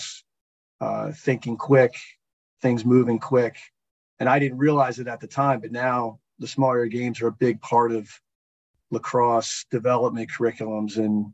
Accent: Annapolis, Maryland, United States; You know, I was from Annapolis, and kids were walking around the neighborhood with lacrosse sticks when I was very young.

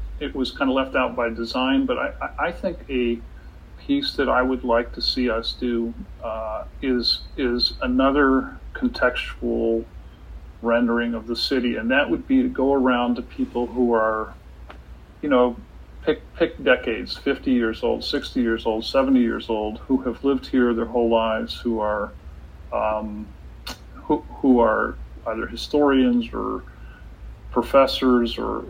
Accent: Indiana, United States; I grew up in Indiana. It would be hard for me to move back to Indiana, having experienced the Pacific Northwest wonderland.

